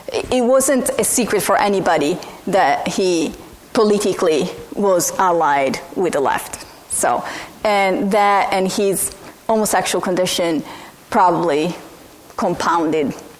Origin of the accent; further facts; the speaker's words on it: Italy; No, I was raised in Italy.